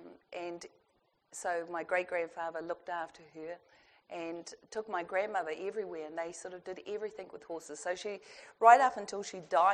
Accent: Palmerston North, Manawatū-Whanganui, New Zealand; Young Māori and growing up in Palmerston North in the 60s and 70s.

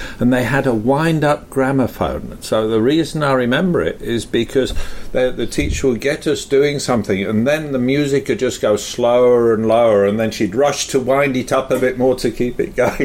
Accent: Leeds, Yorkshire and the Humber, United Kingdom; Well, we had, in England, I grew up in Leeds, and there were various indoor swimming pools there

